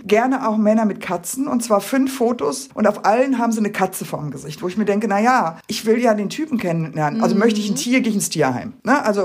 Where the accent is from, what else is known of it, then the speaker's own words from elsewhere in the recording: North Rhine-Westphalia, Germany; ich komme aus dem Ruhrgebiet und wir machen da keine Unterschiede.